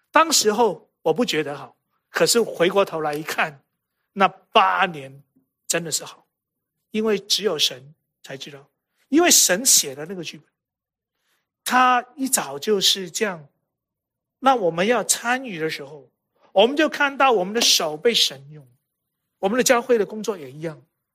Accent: Hong Kong; also born or lived in Mississippi / New York; 我是一个 city boy 哈，是城市长大的孩子。那我在香港出生啊 ，city boy 哈。

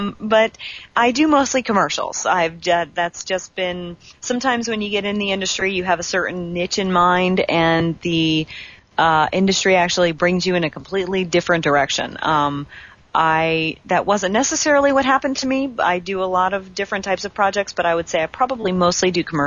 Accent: New Jersey, United States; I'm originally from New Jersey. And so sometimes my accent comes out just a little bit, and I say gluten. And that's how the T's are actually pronounced on the East Coast.

